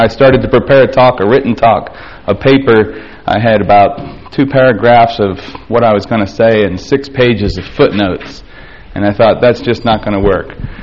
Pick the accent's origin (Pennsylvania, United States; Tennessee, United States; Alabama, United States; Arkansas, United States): Pennsylvania, United States; York; from York, Pennsylvania